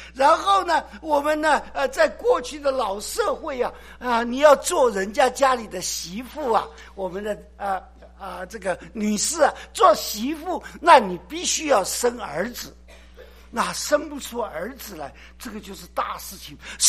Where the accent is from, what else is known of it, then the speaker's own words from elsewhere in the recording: Taiwan; 然后呢，这些我们台湾呢，这个福建一带呀，打鱼的人很多